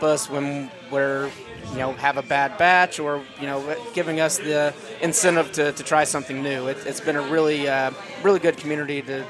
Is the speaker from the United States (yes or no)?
yes; Lexington, Kentucky, United States; being being born and raised in Lexington and having a certain perspective on you know, how Lexington has progressed through the years